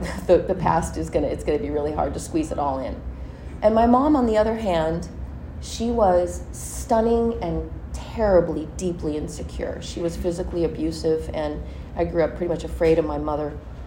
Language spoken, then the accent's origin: English; Hermosa Beach, California, United States; I grew up in Hermosa Beach, and my dad used to come up.